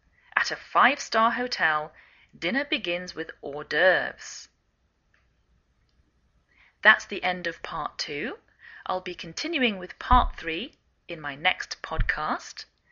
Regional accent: England, United Kingdom; now in United States

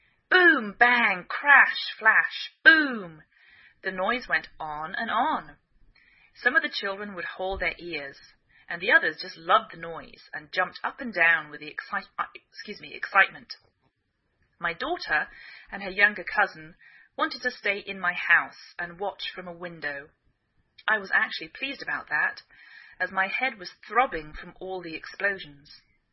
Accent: England, United Kingdom; now in United States

